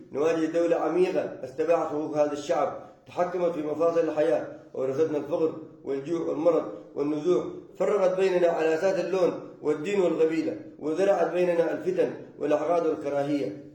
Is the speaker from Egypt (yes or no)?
no; Sudan